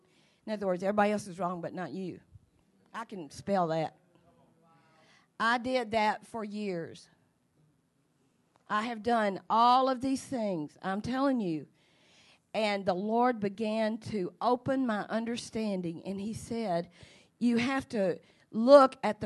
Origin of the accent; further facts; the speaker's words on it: Arkansas, United States; I said, oh my God, it's like calling Arkansas. I said, I'm from Arkansas.